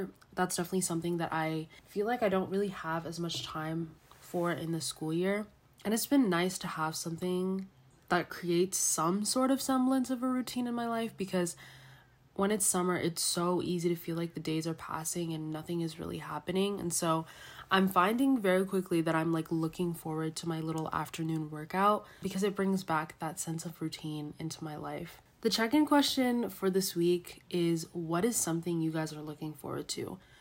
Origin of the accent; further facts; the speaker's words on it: Mauritania; because being Mauritanian American, I exist in the intersection and I kind of see the pros and cons of both.